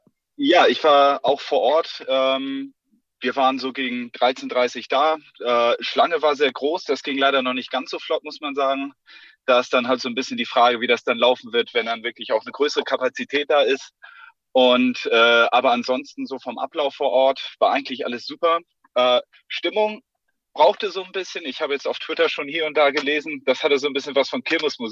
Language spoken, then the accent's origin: German; Hamburg, Germany; als Hamburger Jung kenne ich natürlich auch das Hamburger Publikum